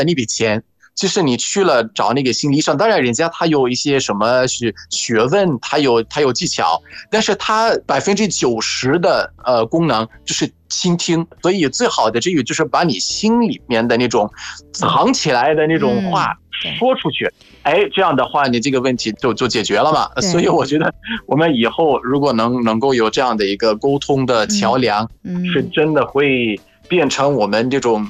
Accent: Egypt; Chinese is a second language

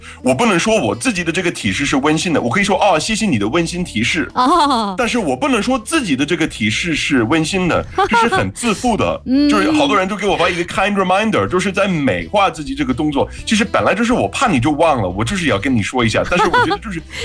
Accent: United Kingdom; Chinese is a second language; 作为一个英国人，我觉得可能大部分的时候我对这种信息啊就想要越精炼最好。

